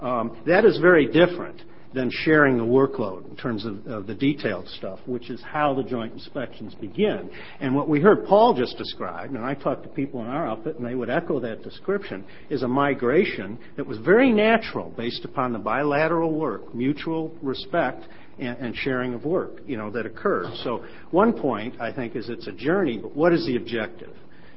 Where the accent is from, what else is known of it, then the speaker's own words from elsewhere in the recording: United States; I learned very, very quickly that the last thing I would ever do as an American is think I could conduct, you know, an audit in any of the countries I've lived in.